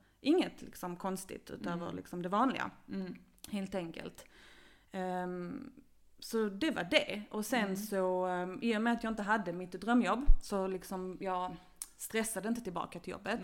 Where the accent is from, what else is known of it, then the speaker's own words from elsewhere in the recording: Malmö, Skåne, Sweden; Vi är uppvuxna i Malmö och vi har gått internationell skola.